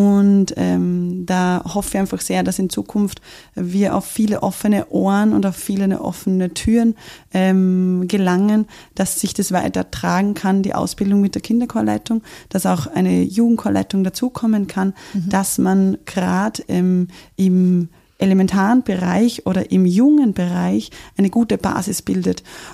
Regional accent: Carinthia, Austria; now in Graz, Austria; Als Kärntnerin in der Steiermark gibt ja doch das Lied. Also ich bin aufgewachsen in einem Land der Chöre quasi

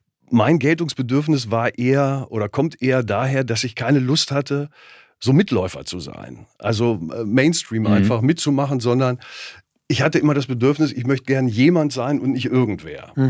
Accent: Lower Saxony, Germany; ich bin als Made im Speck in Südniedersachsen aufgewachsen.

